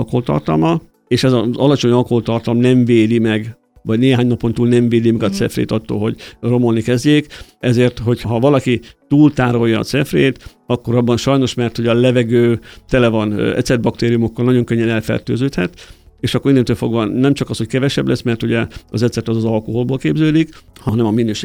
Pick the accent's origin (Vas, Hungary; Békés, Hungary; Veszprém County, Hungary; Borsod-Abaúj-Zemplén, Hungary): Veszprém County, Hungary; Gyulakeszi; én mondtam, hogy Gyulakesziben nőttem fel, ez a Csobánc hegytövében lévő kis falu, és az én szüleim, nagyszüleim gazdálkodó paraszt emberek voltak